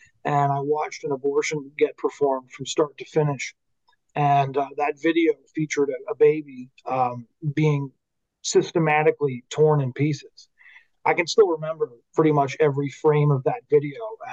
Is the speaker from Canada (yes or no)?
yes; Chilliwack, British Columbia, Canada; also born or lived in Seattle; Well, I was born in Seattle, but I was raised in the Fraser Valley, in Chilliwack.